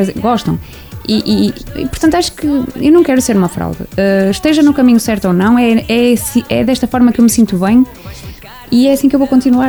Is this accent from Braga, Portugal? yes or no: yes; Esposende, Braga, Portugal; also born or lived in Barcelos; Mas eu nasci em Barcelos, as minhas raízes estão lá, a minha família está em Barcelos, mas, ou melhor, grande parte da minha família está em Barcelos. Mas quando eu tinha 9 anos, os meus pais resolveram ir morar para Esposende e eu ali fiquei, portanto, eu tenho 41, fui para lá com 9.